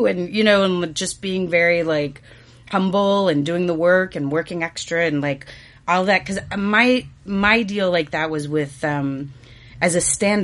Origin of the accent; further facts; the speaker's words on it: Grand Prairie, Texas, United States; I just visited my dad, and I'm from Grand Prairie, Texas. So I just visited him. And, you know, you start, like, go home to the small town